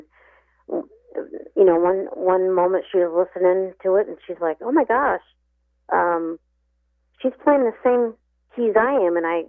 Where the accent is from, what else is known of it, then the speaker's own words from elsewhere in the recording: Ottumwa, Iowa, United States; born there; I was born 4 months early. And I was born in Ottumwa, and then they took me to Iowa City